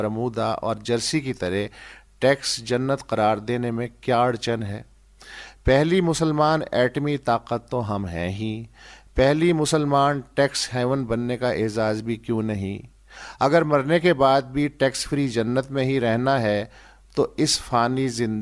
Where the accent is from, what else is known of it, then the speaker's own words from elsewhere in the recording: Rahim Yar Khan, Punjab, Pakistan; now in Karachi, Pakistan; جیسے ڈومیسائل کے حساب سے میں رحیم یار خان کا ہوں، رہائش کراچی میں ہے، طبقہ مڈل کلاس ہے،